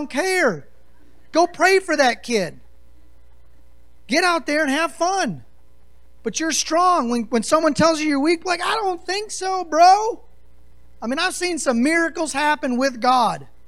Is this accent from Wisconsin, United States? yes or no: yes; Wisconsin, United States; born there; It kind of reads Wisconsinite for me, so that's cool. I was born in Wisconsin.